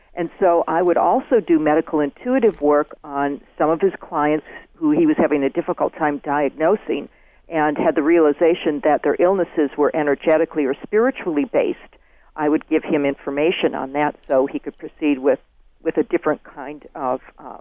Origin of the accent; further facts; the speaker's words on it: United States; However, growing up in America, it was interesting because as a youth, no one really talked about this sort of subtle energy